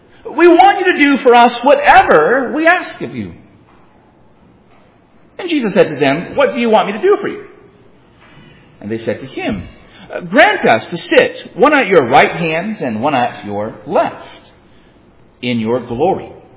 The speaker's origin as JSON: {"language": "English", "country": "United States", "said": "I'm speaking as an American."}